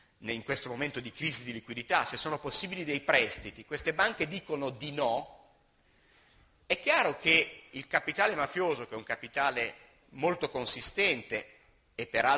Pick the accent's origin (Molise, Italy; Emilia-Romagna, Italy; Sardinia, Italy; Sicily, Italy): Emilia-Romagna, Italy; io vengo da una regione, l'Emilia-Romagna, e in particolare vengo dalla Romagna, dalla Riviera Romagnola